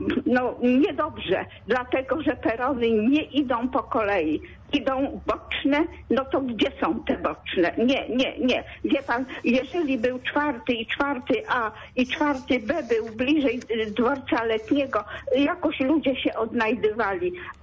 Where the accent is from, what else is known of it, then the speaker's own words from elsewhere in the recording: Poznań, Greater Poland Voivodeship, Poland; Jestem 76 lat poznanianką